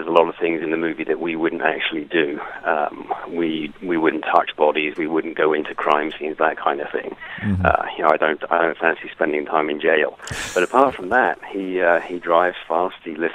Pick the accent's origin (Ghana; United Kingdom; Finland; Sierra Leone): United Kingdom; Gillingham, South West England; Especially growing up in North Dorset, you don't see that much stuff.